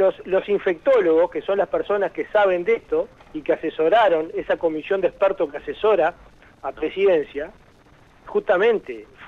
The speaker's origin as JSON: {"language": "Spanish", "country": "Uruguay", "said": "nosotros como uruguayos, el aislamiento es una tortura."}